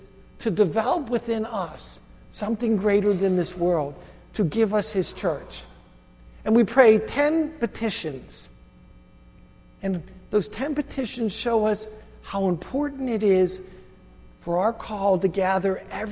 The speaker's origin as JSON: {"language": "English", "town": "McKeesport", "region": "Pennsylvania", "country": "United States", "tie": "born there", "said": "You know, just think, if I was born in McKeesport 20 years earlier, I would have been in their class."}